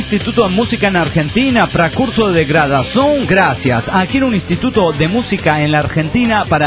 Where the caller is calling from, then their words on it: Trujillo, La Libertad, Peru; Hola, ¿cómo están? … de Trujillo, Perú.